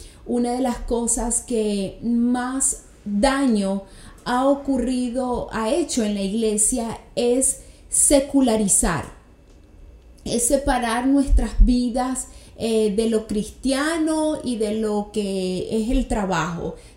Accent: Venezuela; yo tenía ya varios años trabajando en mi país, Venezuela

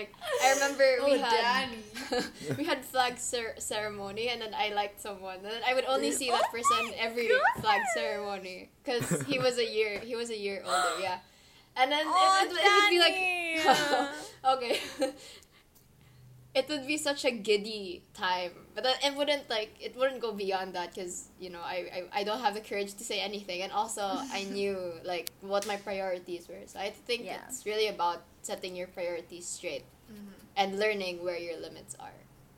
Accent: Philippines; So especially, you know, as traditional Filipino families, Asian families, we have our priorities set straight on our careers

